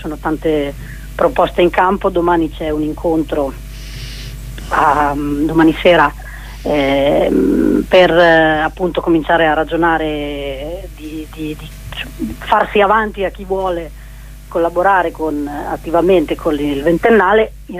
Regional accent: Bologna, Emilia-Romagna, Italy; infatti io sono bolognese

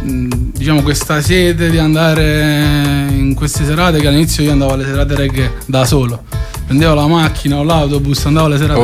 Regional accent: Pozzuoli, Campania, Italy; perché io vengo da Monteruscello, che è la periferia della periferia, Pozzuoli

